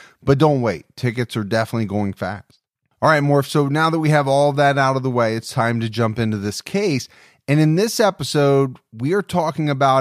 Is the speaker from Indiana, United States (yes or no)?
no; Dayton, Ohio, United States; Joan Lucinda Webster was born to George and Eleanor Webster on August 19th, 1956, in Dayton, Ohio, my hometown.